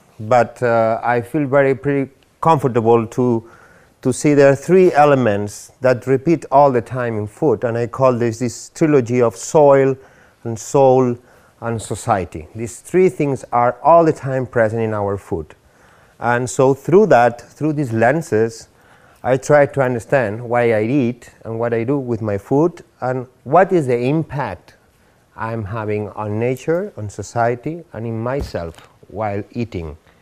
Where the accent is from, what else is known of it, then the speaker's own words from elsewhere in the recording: Spain; English is a second language; I'm basically from Spain. I'm a cook. And in Spain, the food is awesome